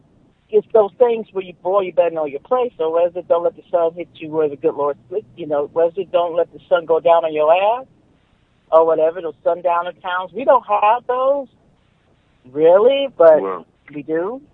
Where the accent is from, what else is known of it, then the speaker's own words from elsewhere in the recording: California, United States; We're from California.